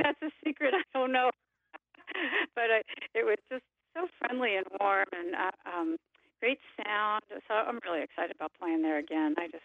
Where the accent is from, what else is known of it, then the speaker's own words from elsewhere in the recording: Los Angeles, California, United States; I'm from Los Angeles, and many, many years ago, I moved up north and lived in Camp Meeker for 1 year, almost a year to the day, and then I moved back to Los Angeles.